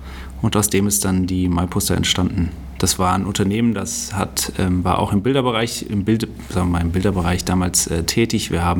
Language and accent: German; Saarland, Germany; Also ich bin eigentlich Saarländer